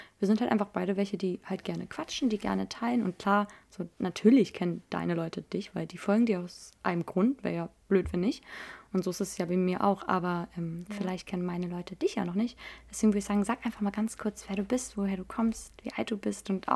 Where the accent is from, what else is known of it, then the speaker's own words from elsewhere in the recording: Neustadt am Rübenberge, Lower Saxony, Germany; Ich bin 22 und ich komme aus der Umgebung Hannover. Ich kann es ja auch einfach genauer sein, Neustadt am Rübenberge.